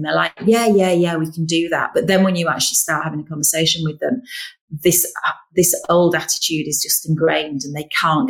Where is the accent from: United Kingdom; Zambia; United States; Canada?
United Kingdom; Yorkshire and the Humber; originally because we're from Yorkshire.